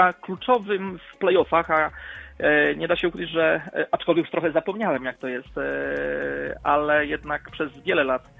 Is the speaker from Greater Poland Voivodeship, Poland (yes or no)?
no; Zielona Góra, Lubusz Voivodeship, Poland; nie dlatego, że jesteśmy z Zielonej Góry